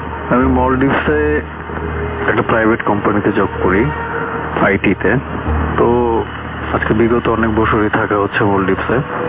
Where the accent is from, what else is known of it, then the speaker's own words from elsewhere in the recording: Bangladesh; এখানে মই বলা হয় আমাদের বাংলাদেশে আঞ্চলিক ভাষায়